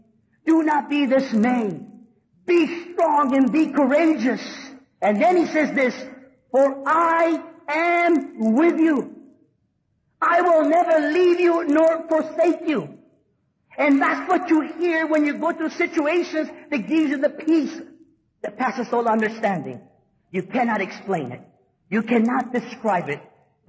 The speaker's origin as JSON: {"language": "English", "town": "Los Angeles", "region": "California", "country": "United States", "said": "And yes, I'm from East LA."}